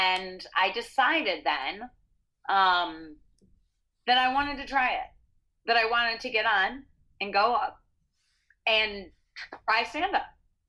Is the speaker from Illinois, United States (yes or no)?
yes; Chicago, Illinois, United States; like the comedians and the culture I grew up in Chicago, comedy was always around. And being kind of a loudmouth, you know, Greek woman